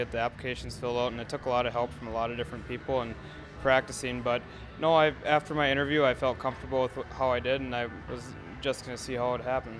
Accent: Holloway, Minnesota, United States; I'm from Holloway, Minnesota, and I grew up on a crop farm that grows corn, soybeans, navy beans, kidney beans, and sugar beets.

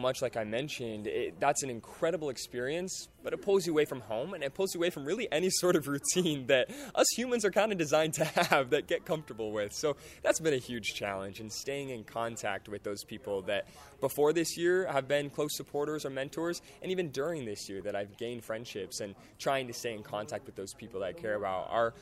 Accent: San Luis Obispo, California, United States; headed back to Cal Poly University in my hometown of San Luis Obispo, California.

